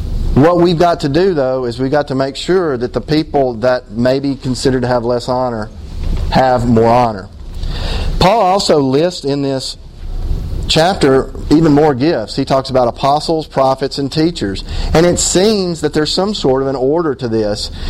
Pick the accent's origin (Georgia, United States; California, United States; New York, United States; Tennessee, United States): Tennessee, United States; Knoxville; I'm from Knoxville, Tennessee, and I've been in this walk since 1994.